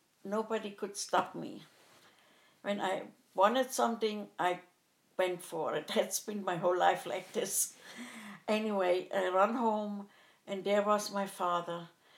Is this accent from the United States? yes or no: no; Germany; But I grew up in West Germany, and I was very lucky because it was the liberation.